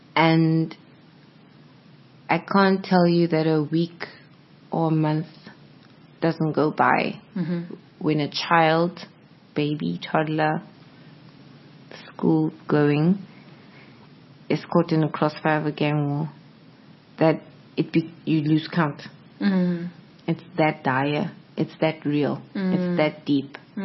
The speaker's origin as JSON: {"language": "English", "country": "South Africa", "said": "It's just like being a South African. I'm not the same as the person next to me. I don't even speak the same language as you."}